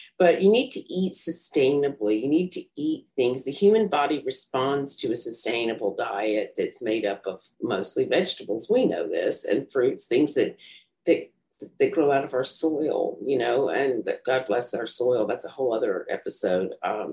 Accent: the South, United States; I'm from the South. What can I say?

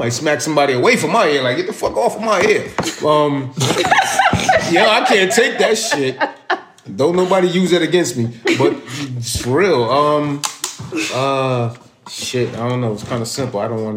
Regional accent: New York, United States; born there; I was born in New York in the 80s, and I'm kind of thorough with my shit.

